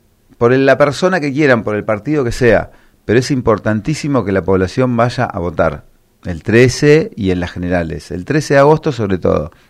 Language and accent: Spanish; Pinamar, Buenos Aires Province, Argentina; nosotros siempre tenemos el corazón vecinalista porque nacimos en Pinamar, somos de Pinamar, queremos laburar para Pinamar y eso, amamos Pinamar